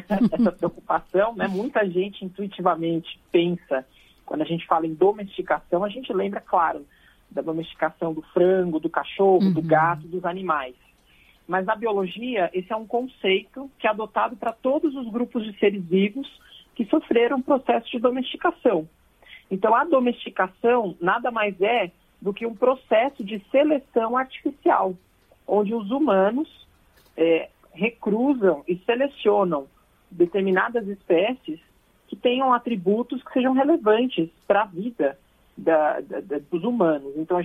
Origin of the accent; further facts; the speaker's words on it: São Paulo, Brazil; eu sou natural de São Paulo